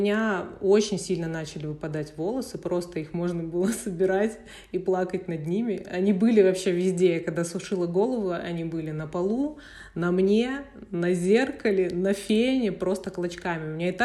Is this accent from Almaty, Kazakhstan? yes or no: yes; Almaty, Kazakhstan; born there; Родилась я в Алма-Ате, училась в университете КИМЭП.